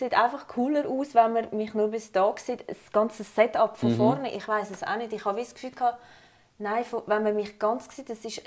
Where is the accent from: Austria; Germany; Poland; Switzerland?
Switzerland; accent: Swiss German; Ja, ich rede Schweizerdeutsch. Danke, ich wohne in der Schweiz.